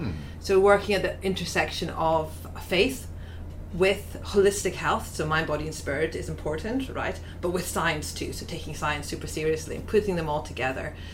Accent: Scotland, United Kingdom; I'm former Scottish Presbyterian, so still Scottish, no longer Presbyterian, but huge work ethic in my background.

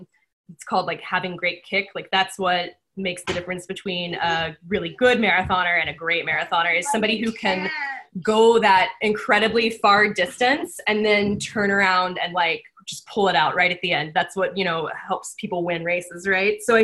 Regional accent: Texas, United States; moved away; also born or lived in New York; I grew up in Texas where it was very red when I last was able to vote there. And then I lived in New York where it was always very blue. And now I'm in Oregon

